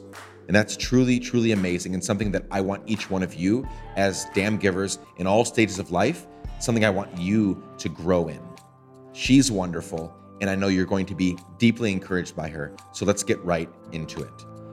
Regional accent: Guatemala; One was growing up in Guatemala

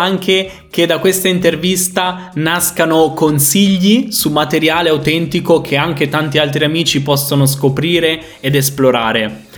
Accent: Brazil; Italian is a second language; io sono brasiliana e adoro l'italiano

